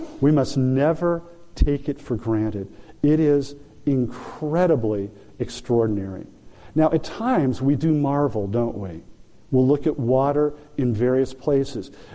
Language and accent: English; California, United States; I grew up in Southern California and going to the beach a lot and enjoyed body surfing.